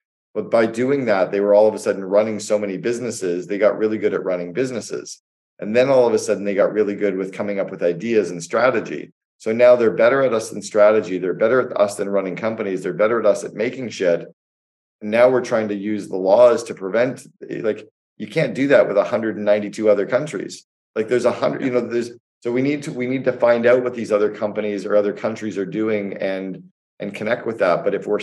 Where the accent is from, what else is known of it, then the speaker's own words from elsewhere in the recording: Canada; also born or lived in United States; I'm Canadian. I was living and working in the United States for 8 years.